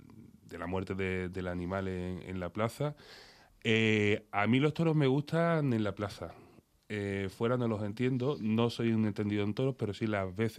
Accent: Seville, Andalusia, Spain; yo soy de Sevilla, y veo mucha afición en Sevilla

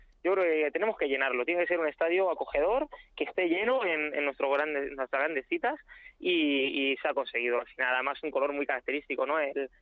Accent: Community of Madrid, Spain; creo que también en Madrid es normal que, siendo yo madrileño, conociéndome toda la gente de los pueblos aledaños

